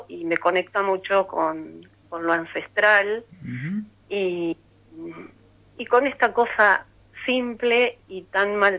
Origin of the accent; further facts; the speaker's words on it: Trenque Lauquen, Buenos Aires Province, Argentina; now in Sierra de la Ventana, Argentina; Bueno, yo soy oriunda de Trenquelauquen. Uh-huh. Nací en Trenquelauquen.